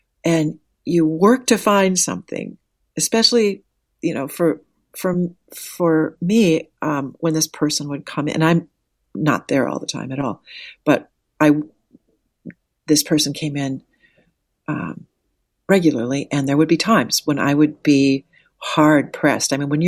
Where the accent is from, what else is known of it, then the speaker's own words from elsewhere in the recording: Wahpeton, North Dakota, United States; I grew up in Wahpeton, North Dakota, and of course I went to a library there.